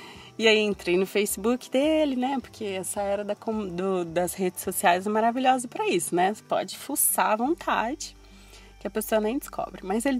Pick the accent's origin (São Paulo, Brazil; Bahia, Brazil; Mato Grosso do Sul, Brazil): São Paulo, Brazil; Guarujá; moved away as an adult; Eu tenho 27 anos e eu sou natural do Guarujá. Eu nasci no Guarujá, sou caiçara, né, como dizem. E aos 18 anos de idade, eu saí do Guarujá, fui morar em Atibaia